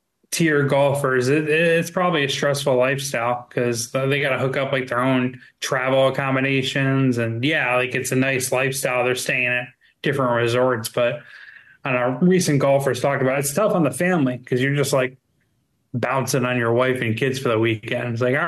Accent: Saratoga Springs, New York, United States; I'm from Saratoga, New York. The racetrack is right in my backyard.

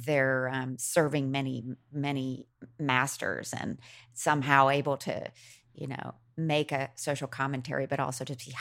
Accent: Macon, Georgia, United States; you know, I grew up in Macon

